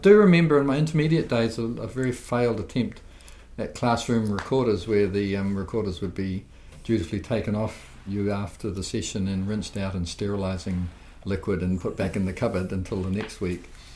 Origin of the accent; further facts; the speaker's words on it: Rotorua, Bay of Plenty, New Zealand; Yeah, I grew up in Whakarewa, whatever, and when exploring the mud pools, would sometimes sort of go AWOL from home